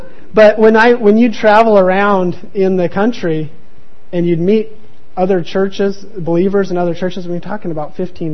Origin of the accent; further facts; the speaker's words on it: United States; and I'm the American, and so that was cool, and I kind of expected that.